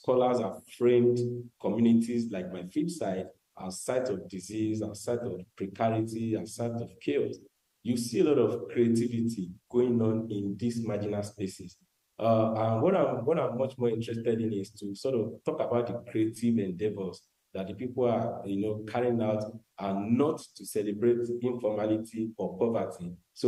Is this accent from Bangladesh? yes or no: no; Nigeria; a Nigerian who was born and raised in Nigeria and is attending university in a global North university and is now undertaking research in Nigeria.